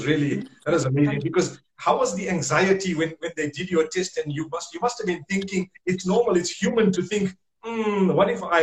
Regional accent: Zimbabwe; I come from Zimbabwe, so we're basically like a fourth world country, alhamdulillah.

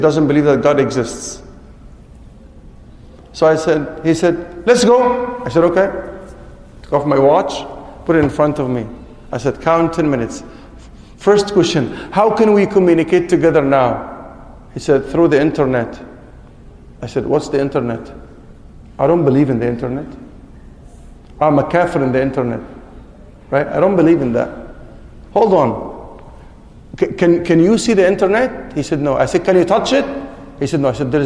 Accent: Egypt; moved away as an adult; also born or lived in Kuwait; where are you from? I said, an Egyptian in Kuwait. I was teaching at the university in Kuwait at that time.

